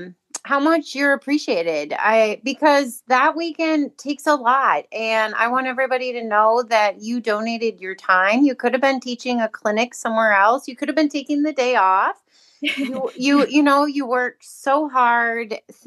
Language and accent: English; Oregon, Wisconsin, United States; from Oregon, Wisconsin